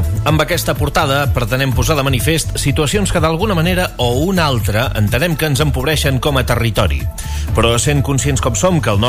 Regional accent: Pals, Catalonia, Spain; Jo, que sóc de Pals, el tinc a uns 15-17 quilòmetres de casa

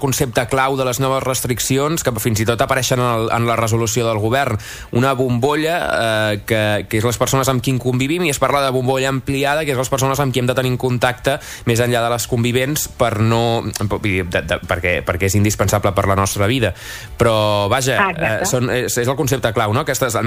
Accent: La Bisbal d'Empordà, Catalonia, Spain; Jo soc de la Bisbal, teníem un risc de rebrot allò menys de 100

